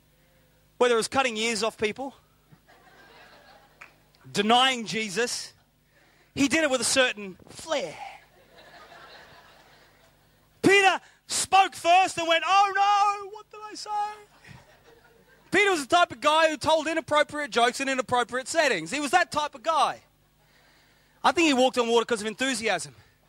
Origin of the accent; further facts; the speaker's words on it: Australia; My children automatically did what I did when I was a child growing up in Australia.